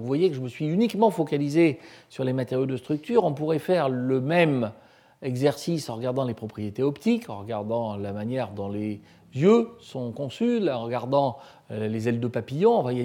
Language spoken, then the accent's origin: French; Auvergne-Rhône-Alpes, France; Je suis Auvergnat, je tiens à préciser.